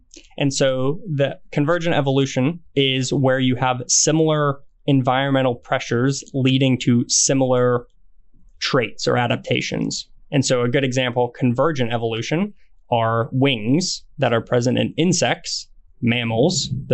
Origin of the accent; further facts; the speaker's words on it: Pittsburgh, Pennsylvania, United States; they've kind of always been just an animal that's throughout my area where I grew up around Pittsburgh.